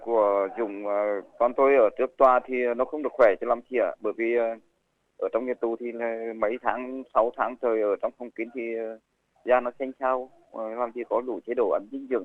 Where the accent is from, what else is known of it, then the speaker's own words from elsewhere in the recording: Northern Vietnam, Vietnam; chỉ có cờ vàng là chưa thấy xuất hiện ở miền Bắc quê tôi